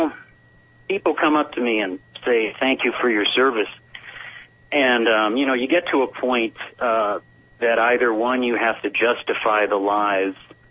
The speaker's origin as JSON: {"language": "English", "region": "Missouri", "country": "United States", "tie": "born or raised there", "said": "First off, I grew up in Missouri"}